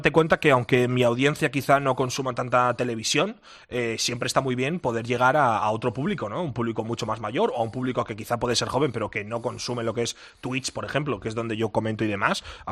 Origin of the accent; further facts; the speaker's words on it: Bilbao, Basque Country, Spain; yo soy un chaval de Bilbao